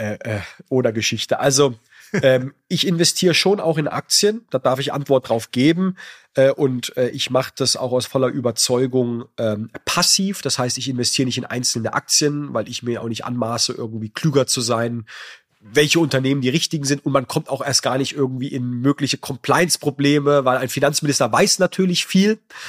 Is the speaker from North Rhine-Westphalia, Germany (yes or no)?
no; Heidelberg, Baden-Württemberg, Germany; born there; Ich bin ja gebürtiger Heidelberger, liebe diese Stadt, halte sie auch natürlich für die tollste, schönste und großartigste Stadt in der gesamten Bundesrepublik.